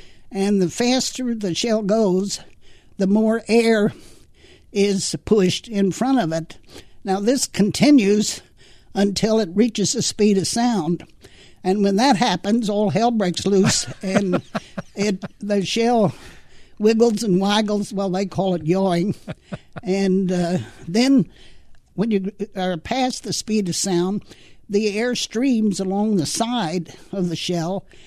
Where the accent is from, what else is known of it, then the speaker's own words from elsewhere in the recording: Missouri, United States; 2 were from Kansas, and 1 was from Ohio, and 1 was from Wisconsin, and I was from Missouri.